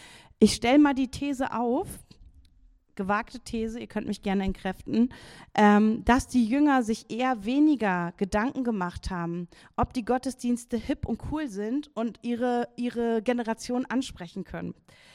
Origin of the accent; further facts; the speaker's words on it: Berlin, Germany; ich glaube, das können wir als Berliner auch sehr gut sagen